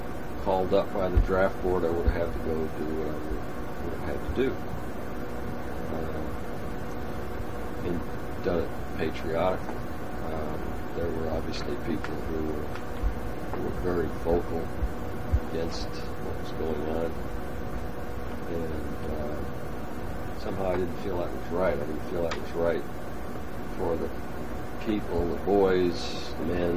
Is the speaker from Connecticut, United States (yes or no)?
yes; Suffolk, Connecticut, United States; After getting out of school, I went back to my hometown of Suffolk, Connecticut, and worked with Combustion Engineering